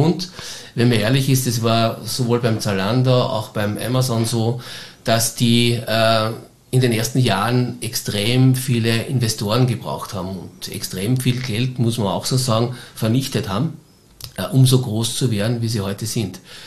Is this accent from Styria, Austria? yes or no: yes; Styria, Austria; now in Vienna, Austria; viele sagen, du als Steirer kannst doch nicht in Wien bei einem Fußballclub quasi Fan sein